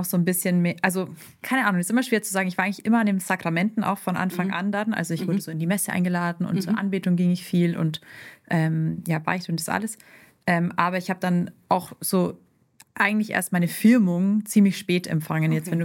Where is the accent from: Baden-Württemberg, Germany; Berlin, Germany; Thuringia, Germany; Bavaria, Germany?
Bavaria, Germany; ich bin in Bayern groß geworden.